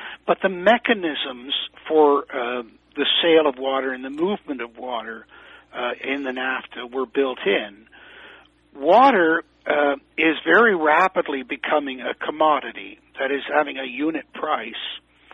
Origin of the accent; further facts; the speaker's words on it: Canada; one of the things that infuriates me as a Canadian is that Americans are getting Canadian oil and their gasoline is cheaper than what I pay.